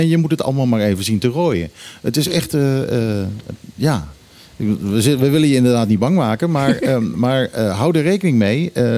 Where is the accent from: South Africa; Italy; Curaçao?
Curaçao; now in Bonaire; Ik heb als kind op Curaçao gewoond en ik wilde altijd terug. Ik wilde altijd terug naar de Antillen.